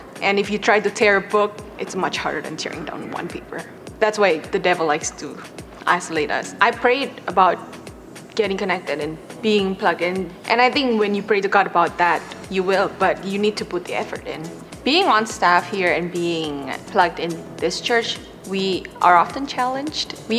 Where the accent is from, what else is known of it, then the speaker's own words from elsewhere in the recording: Indonesia; moved away as an adult; now in United States; I'm from Indonesia. I have been in Oklahoma for 6 years now.